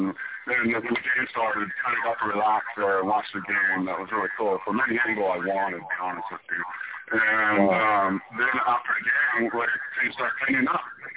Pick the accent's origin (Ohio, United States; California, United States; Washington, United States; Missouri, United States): California, United States; I'm from California. My first game, they're my team.